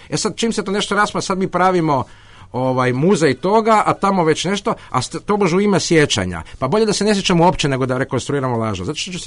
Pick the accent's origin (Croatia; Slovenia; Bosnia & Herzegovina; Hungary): Croatia; iz zemlje otkud ja dolazim, iz Hrvatske, ne?